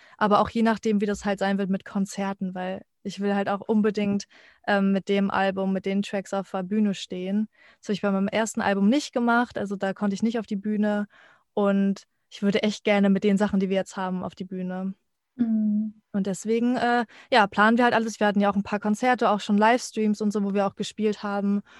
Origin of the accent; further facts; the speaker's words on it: Münster, North Rhine-Westphalia, Germany; also born or lived in France / Berlin; Also ich bin ja in Frankreich geboren, da hatten wir schon einen Labrador oder zwei Labradore. Dann in Münster und Berlin hatten wir auch einen Labrador